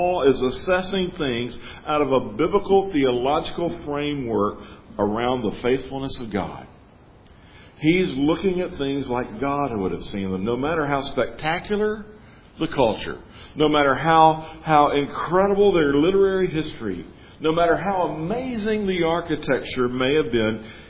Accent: Jackson, Mississippi, United States; But I wonder, if I went to my hometown where I grew up, Jackson, Mississippi.

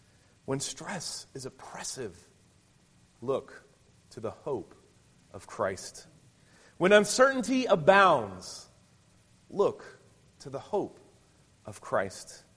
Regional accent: Tennessee, United States; And so, growing up in Tennessee, there are a lot of different landforms, a lot of hills, rolling hills of Tennessee, a lot of rocks and trees and things like that.

